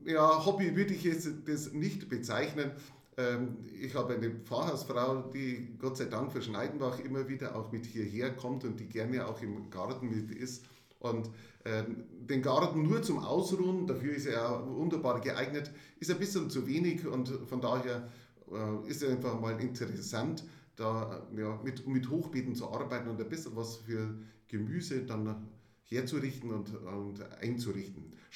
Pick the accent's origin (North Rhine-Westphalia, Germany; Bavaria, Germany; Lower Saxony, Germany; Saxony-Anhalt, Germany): Bavaria, Germany; Nabburg; accent: Upper Palatinate; also born or lived in Regensburg; ich bin Oberpfälzer, bin mittlerer Oberpfälzer, bin gebürtig Nappburg und bei Nappburg zuerst aufgewachsen.